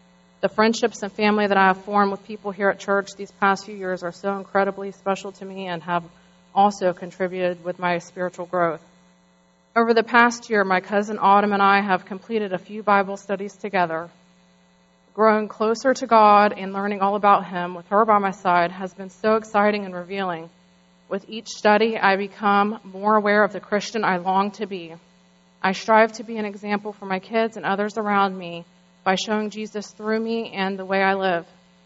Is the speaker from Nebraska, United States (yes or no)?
no; Ocoee, Florida, United States; I was born and raised in Ocoee, Florida.